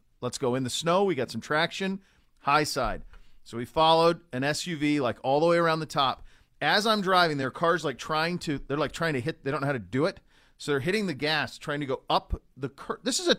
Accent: Montana, United States; also born or lived in Bay Area; Now, let's remember, I grew up in Montana.

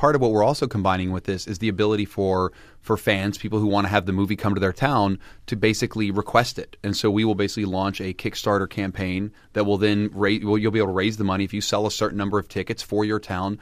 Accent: Beckley, West Virginia, United States; You know, I grew up in Beckley, West Virginia.

